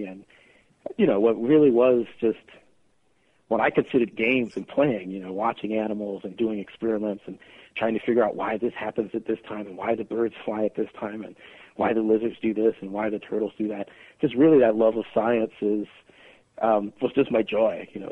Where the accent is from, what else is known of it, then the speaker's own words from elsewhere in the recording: Columbia, South Carolina, United States; Well, as you said, I grew up in Columbia, South Carolina.